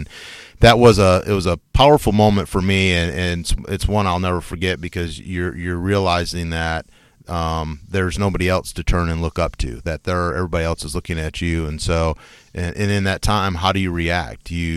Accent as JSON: {"language": "English", "region": "Michigan", "country": "United States", "said": "And he knew I was from Michigan, had Mid-American Conference background."}